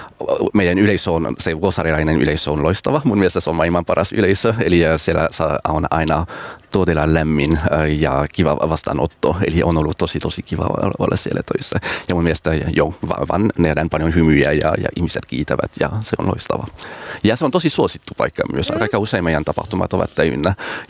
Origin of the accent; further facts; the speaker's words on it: France; Finnish is a second language; now in Finland; olen kotoisin Ranskasta, eli jouluna me menen takaisin Ranskaan perheen kanssa.